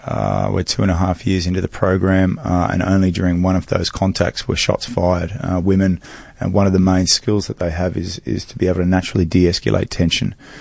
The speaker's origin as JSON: {"language": "English", "country": "Australia", "said": "Maybe just being an Aussie, I think."}